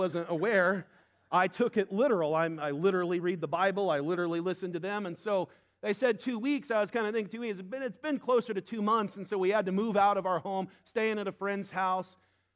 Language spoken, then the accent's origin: English; United States; typically I don't have to tell anybody that I'm American. They just know.